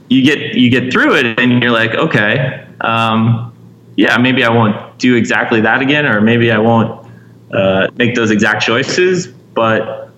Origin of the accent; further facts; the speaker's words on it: Vermont, United States; Like, I guess I grew up in Vermont.